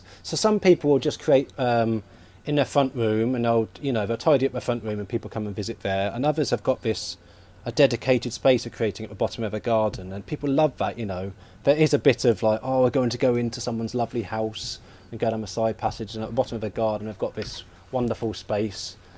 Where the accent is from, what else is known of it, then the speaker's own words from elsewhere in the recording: Cambridge, East of England, United Kingdom; So I was raised in Cambridge